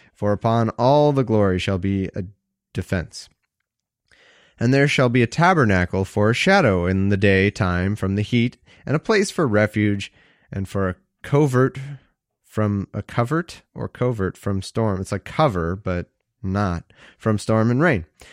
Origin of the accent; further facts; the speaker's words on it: United States; accent: American; My American accent says haughty daughters, which sounds like haughty, like H-O-T-T-I-E